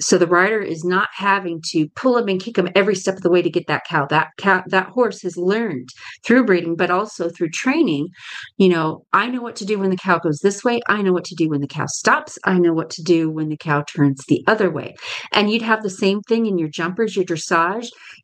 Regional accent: Kemp, Texas, United States; from Kemp, Texas.

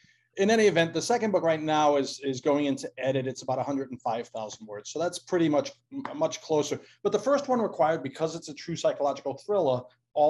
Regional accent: Massachusetts, United States; accent: Boston; now in Ramona, United States; I sense you're picking up my Boston accent.

